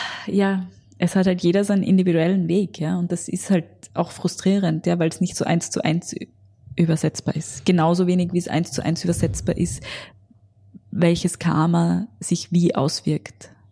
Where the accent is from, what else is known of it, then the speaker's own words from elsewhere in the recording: Graz, Styria, Austria; born there; ich bin hier in Graz geboren, ich kann das nicht ändern.